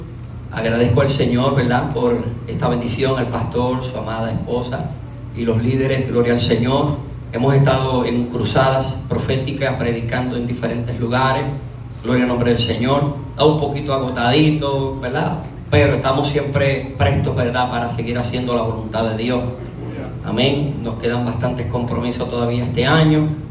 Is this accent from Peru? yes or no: no; Puerto Rico; Soy nacido, criado en el Evangelio, por la gracia del Señor, conocido como el niño predicador de mi bello país, la isla de Puerto Rico.